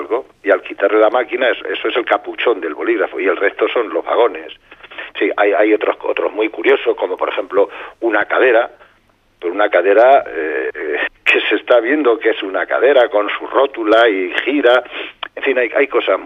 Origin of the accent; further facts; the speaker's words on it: Ciudad Real, Castilla-La Mancha, Spain; sobre todo aquí en mi tierra, en Ciudad Real